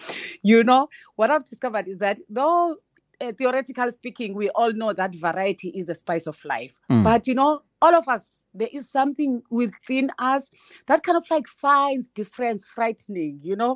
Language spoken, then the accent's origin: English; Flagstaff, Eastern Cape, South Africa; I'm from the Eastern Cape, Flagstaff, brought up in the rural areas.